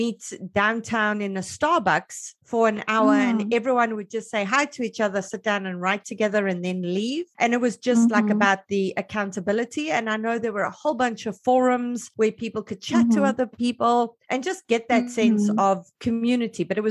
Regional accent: South Africa; Because I'm South African.

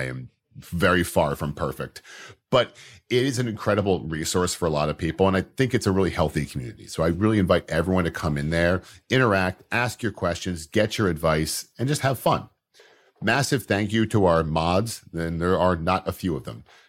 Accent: United States; I actually don't know what a hectare is. I'm American.

